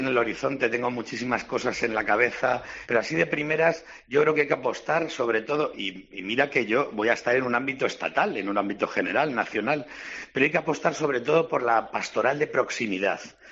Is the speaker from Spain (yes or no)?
yes; Yepes, Castilla-La Mancha, Spain; que soy un simple y humilde laico de parroquia de mi pueblo, de Yepes, que es ahí donde forjé mi compromiso con Cristo.